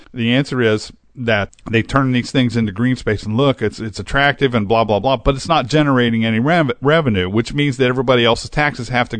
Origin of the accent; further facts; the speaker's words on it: Newark, Delaware, United States; This thing was supposed to get filmed in my hometown and where I live, which is Newark.